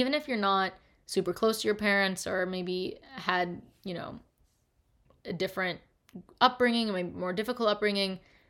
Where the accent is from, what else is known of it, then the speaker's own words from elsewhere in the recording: Chicago, Illinois, United States; If you don't know, I'm originally from Chicago.